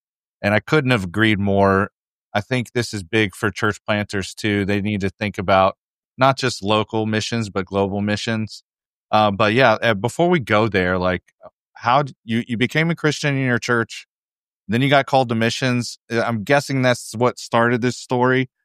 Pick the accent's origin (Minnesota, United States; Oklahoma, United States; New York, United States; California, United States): Oklahoma, United States; I'm from Oklahoma. I'm pretty sure that is North Texas.